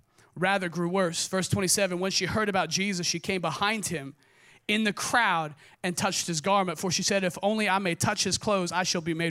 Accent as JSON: {"language": "English", "region": "Oregon", "country": "United States", "tie": "born or raised there", "said": "it wasn't San Diego, it was Oregon, okay? I had 10,000 people in my hometown."}